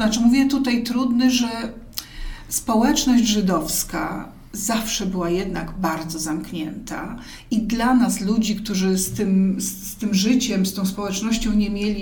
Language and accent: Polish; Kraków, Lesser Poland, Poland; born there; Tak, ja krakuska z urodzenia.